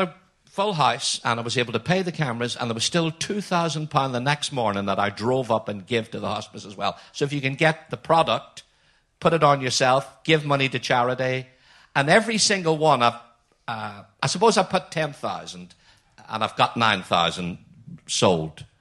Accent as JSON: {"language": "English", "region": "Northern Ireland", "country": "United Kingdom", "said": "we're both from Northern Ireland."}